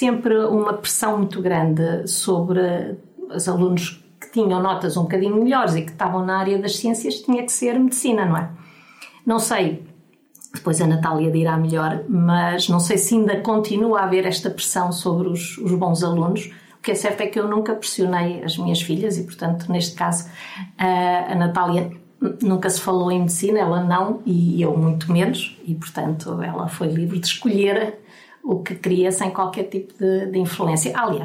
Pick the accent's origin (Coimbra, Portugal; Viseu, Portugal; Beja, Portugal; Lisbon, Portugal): Coimbra, Portugal; now in Porto, Portugal; nos somos da região de Coimbra